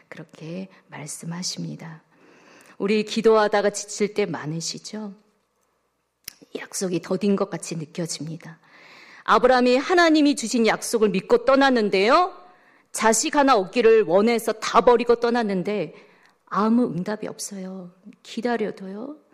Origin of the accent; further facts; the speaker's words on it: South Korea; 저도 한국 사람입니다.